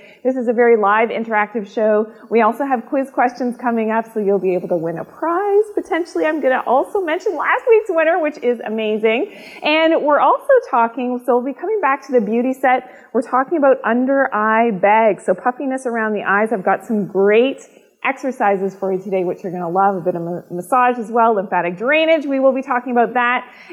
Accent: Canada; I'm Canadian

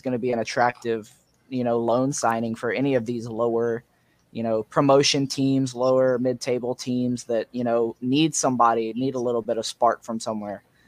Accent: the South, United States; accent: Southern; My southern accent really fucks my shit up sometimes.

